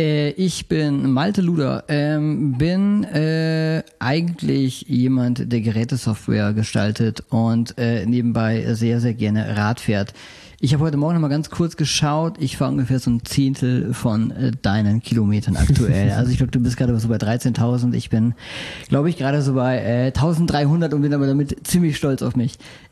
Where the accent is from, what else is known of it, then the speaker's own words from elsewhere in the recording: Germany; in meiner Heimat in der Nähe von Holland